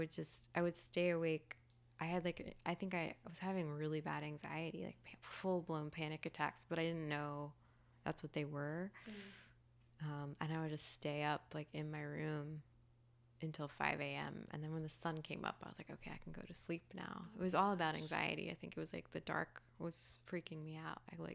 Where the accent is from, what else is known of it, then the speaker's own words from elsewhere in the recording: Sewanee, Tennessee, United States; Yeah, a little college town called Suwanee.